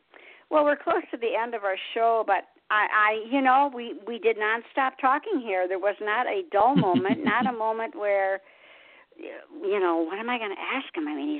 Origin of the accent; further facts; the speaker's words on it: Michigan, United States; And I'm originally from Michigan, land of the ice and snow, I always tell everybody, like Nanook. I hated that state.